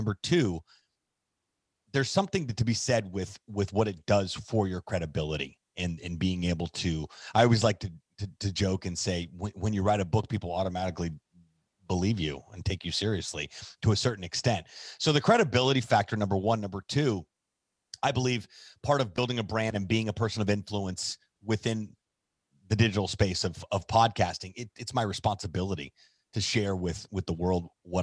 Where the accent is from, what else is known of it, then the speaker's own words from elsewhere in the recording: Miami, Florida, United States; also born or lived in Indiana / Orlando; So I was born in Indiana, grew up until the beginning of middle school in Central Florida, in the Orlando area. And then my sister went to the University of Miami, and we followed her down here to Miami, and I've been here ever since.